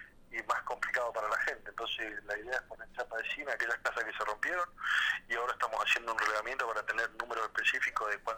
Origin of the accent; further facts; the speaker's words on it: Loncopué, Neuquén, Argentina; Yo soy nacido y criado en Loncopué